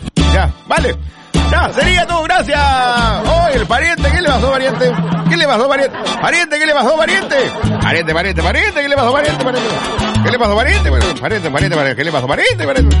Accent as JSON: {"language": "Spanish", "country": "United States", "second_language": "Spanish", "said": "Es que yo, como soy gringo, yo lo pronuncio todo en inglés, porque claro."}